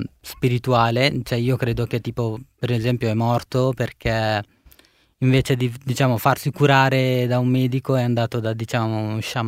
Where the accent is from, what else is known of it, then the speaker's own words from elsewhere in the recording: India; mi fa ricordare un po' musica del mio paese, dell'India.